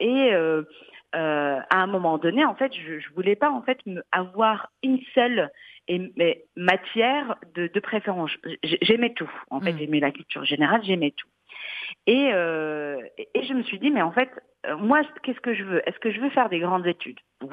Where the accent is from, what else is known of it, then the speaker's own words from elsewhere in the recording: Casablanca, Casablanca-Settat, Morocco; moved away as an adult; comme je suis née à Casablanca et j'ai grandi jusqu'à l'âge de 20 ans